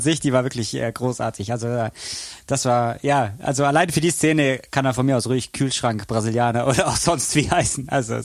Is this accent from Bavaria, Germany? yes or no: yes; Bavaria, Germany; Die 60er hatten einmal bei uns im Allgäu ein Testspiel